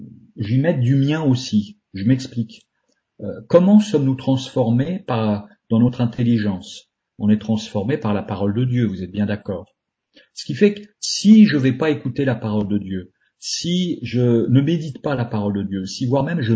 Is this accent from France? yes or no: yes; France; je suis français, je pense, jusqu'au bout des ongles, on était tous des Français